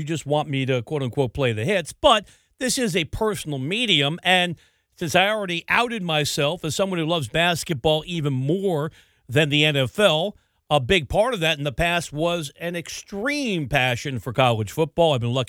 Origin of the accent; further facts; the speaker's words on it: East Coast, United States; because I'm from the East Coast